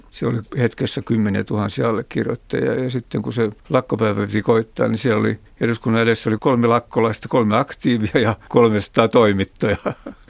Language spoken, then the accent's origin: Finnish; Southwest Finland, Finland; olen Varsinais-Suomesta ja itse asiassa Sauli Niinistön naapurista kotoisin.